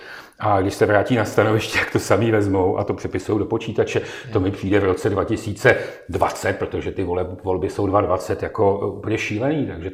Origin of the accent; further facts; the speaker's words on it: Prague, Czechia; Vyrůstal jsem nejdřív v Praze, pak jsem se v podstatě profesně dostal i lidsky, to znamená svým bytím na Středočeského kraje